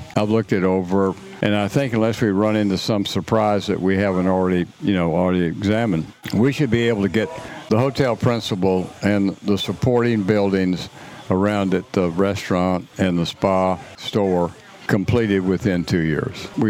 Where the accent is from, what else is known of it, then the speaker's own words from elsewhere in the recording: Freeport, Texas, United States; I grew up in Freeport, Texas, and there was a beautiful hotel there called the Tarpon Inn.